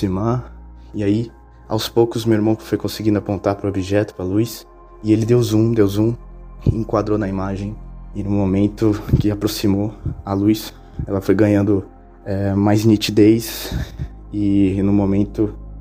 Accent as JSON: {"language": "Portuguese", "region": "Rio de Janeiro", "country": "Brazil", "said": "Como eu falei, a gente é do Rio de Janeiro, né."}